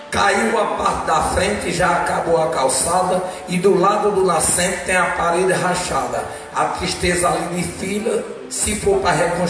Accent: Paraíba, Brazil; Aí eu me criei na Paraíba, cheguei lá com um mês e pouco de nascido, mas me considero ser paraibano. Mas eu nasci aqui

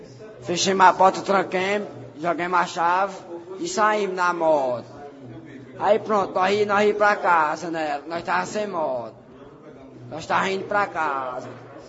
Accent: Patos, Paraíba, Brazil; De Patos.

